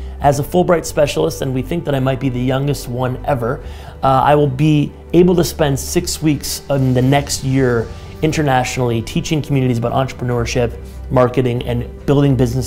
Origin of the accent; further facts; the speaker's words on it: Peoria, Illinois, United States; This year at age 34, I was able to return to my hometown, Peoria, Illinois, where I was asked to give a keynote speech at a big conference